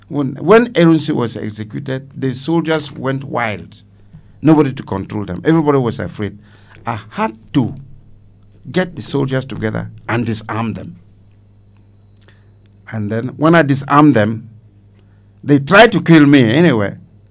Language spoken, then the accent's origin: English; Cameroon; now in Nigeria; you know that I'm not a Nigerian, I'm a Cameroonian